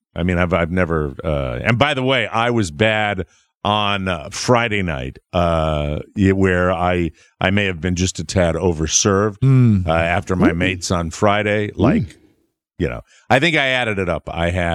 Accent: Ireland; I said, I'm Irish. I do everything for credit.

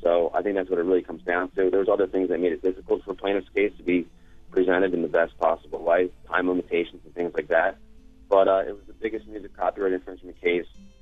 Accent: Philadelphia, Pennsylvania, United States; And we're from Philadelphia, so we fight.

